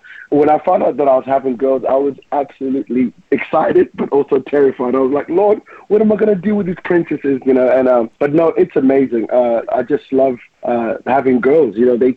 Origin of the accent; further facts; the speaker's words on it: Zimbabwe; So I grew up growing up in Zimbabwe just from being a kid.